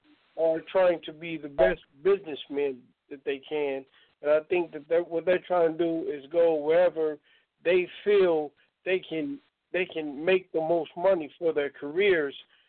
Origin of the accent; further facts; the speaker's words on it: Indianapolis, Indiana, United States; my hometown of Indianapolis, Indiana